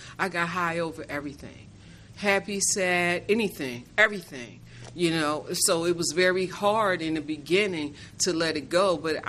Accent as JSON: {"language": "English", "town": "Philadelphia", "region": "Pennsylvania", "country": "United States", "lives_now": "Atlantic City, United States", "said": "And so, moving on, I've been here for 13 years. I'm from Philadelphia, Pennsylvania."}